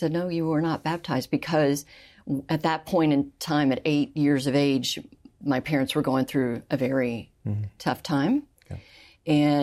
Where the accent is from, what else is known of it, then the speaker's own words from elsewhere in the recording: Houston, Texas, United States; Sure. I grew up in Houston, Texas, in a small middle-class family.